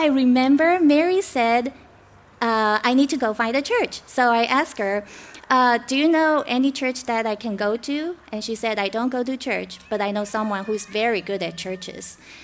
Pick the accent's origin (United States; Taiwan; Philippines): Taiwan; Yeah, I was born in Taiwan, grew up there.